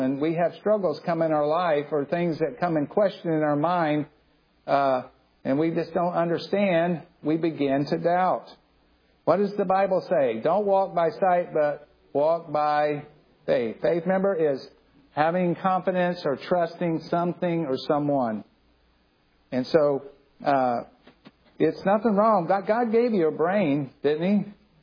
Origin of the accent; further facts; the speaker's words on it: Land O' Lakes, Florida, United States; And I grew up right here in Land O'Lakes, and I was 20 years old in college. I had never seen snow, never seen it.